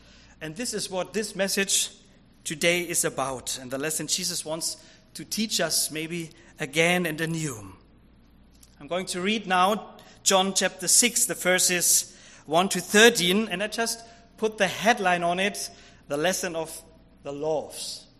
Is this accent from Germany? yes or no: yes; Germany; So I'm from Germany. I come from Germany.